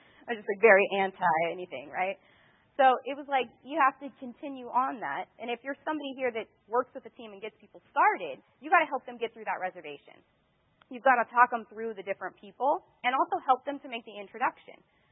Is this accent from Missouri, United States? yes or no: no; Oregon, United States; also born or lived in California; But for me, when I got started, I was from Oregon, and I lived in California.